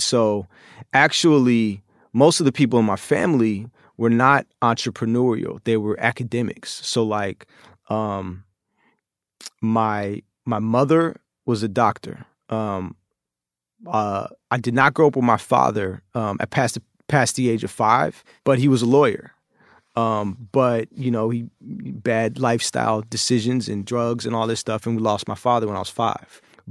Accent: Oakland, California, United States; And so I think kind of some of the chaos in my early life growing up in Oakland.

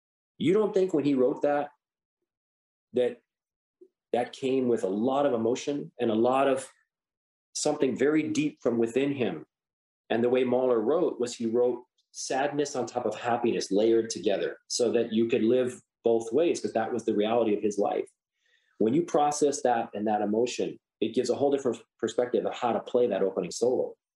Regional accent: Chicago, Illinois, United States; I also grew up with Michael Jordan. I played basketball in high school. I grew up in Chicago. I went to live games.

